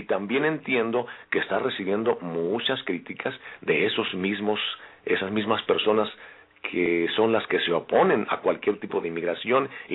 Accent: northern Mexico, Mexico; now in United States; para esos mexicanos que venimos del norte de México

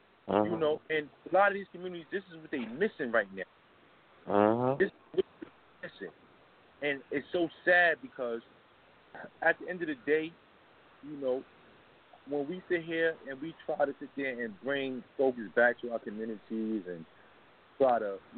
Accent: New York City, New York, United States; growing up in Harlem, you know, I've been here, you know, over 30 years.

